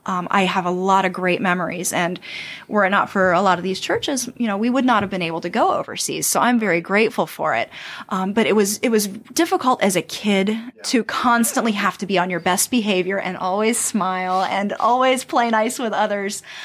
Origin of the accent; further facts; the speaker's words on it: Bonaire, Caribbean Netherlands; born or raised there